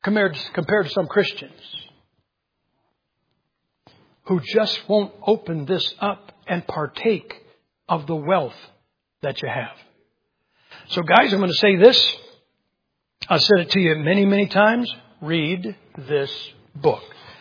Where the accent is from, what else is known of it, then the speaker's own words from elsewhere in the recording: Ohio, United States; now in Idaho, United States; We don't get it out in Idaho much. But I was raised here in Ohio.